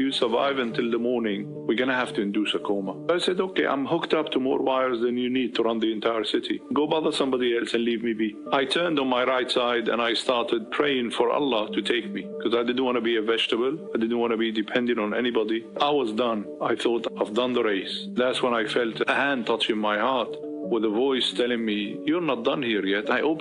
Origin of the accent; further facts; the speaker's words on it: Damascus, Damascus Governorate, Syria; I was born in Damascus to a devoted Muslim family. They teach you Islam from day one.